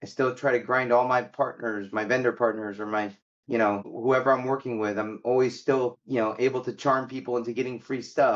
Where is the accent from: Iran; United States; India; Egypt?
Egypt; Cairo, Cairo Governorate; So I came from Cairo, Egypt, from a town called Halmeyat al-Zaytoun, which is a very poor part of Cairo.